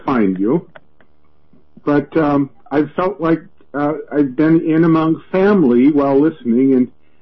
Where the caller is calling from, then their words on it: Minneapolis, Minnesota, United States; I'm calling you from Minneapolis.